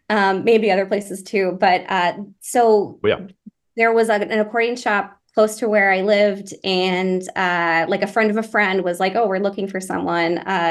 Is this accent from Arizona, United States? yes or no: no; Needham, Massachusetts, United States; I'm from Needham, Massachusetts, the suburb of Boston.